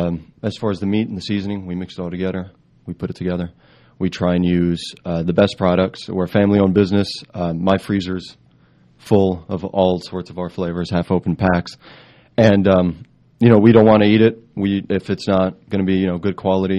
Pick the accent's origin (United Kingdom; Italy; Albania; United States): Italy; Abruzzo; Well, we are from Abruzzo. It's central Italy on the east coast on the Adriatic Sea.